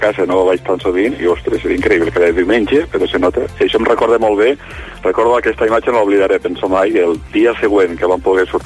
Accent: Lleida, Catalonia, Spain; Jo mateix, que sóc fill de Lleida

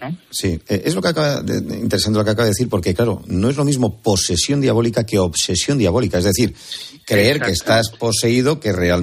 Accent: Bilbao, Basque Country, Spain; born or raised there

